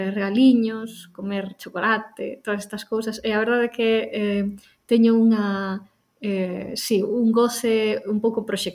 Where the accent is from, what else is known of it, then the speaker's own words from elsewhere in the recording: Vigo, Galicia, Spain; Pero claro, eu son de Vigo.